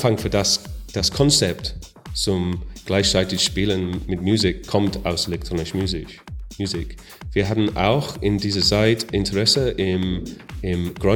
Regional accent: Wales, United Kingdom; German is a second language; Ja, ich komme aus Wales, es gibt nicht so viele Leute.

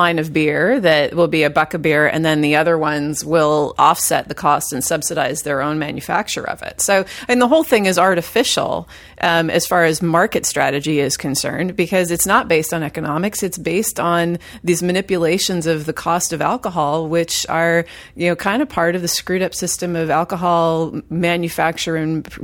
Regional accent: United States; Because as an American, I'm kind of appalled by the notion of a floor price for beer that's set by the province.

